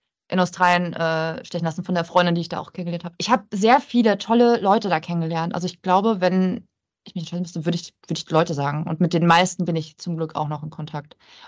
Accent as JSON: {"language": "German", "town": "Stralsund", "region": "Mecklenburg-Vorpommern", "country": "Germany", "tie": "born or raised there", "said": "den ich aus meiner Heimatstadt Stralsund"}